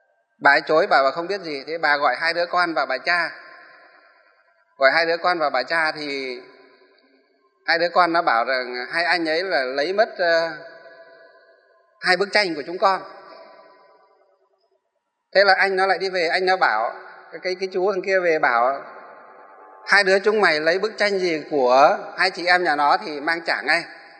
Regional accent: Hòa Bình, Vietnam; Nhưng nhiều nơi, ở trong quê tôi cũng vậy, trong Hòa Bình quê tôi, một số Phật tử ở trong Kim Bôi ra vừa nói vừa khóc với chúng tôi

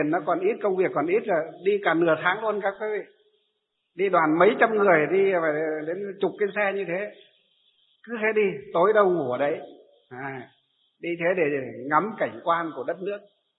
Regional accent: Lương Sơn, Hòa Bình, Vietnam; khi tôi còn bé bé ở quê hương của tôi ở trong Lương Sơn Hòa Bình ấy, dọc cái đường Hồ Chí Minh ấy

